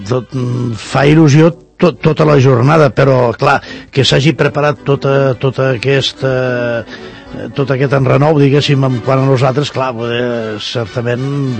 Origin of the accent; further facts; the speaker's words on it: Lleida, Catalonia, Spain; now in Sant Cugat, Spain; jo no sóc d'aquí a Sant Cugat, sóc de Lleida. Però, evidentment, Sant Cugat és el meu segon poble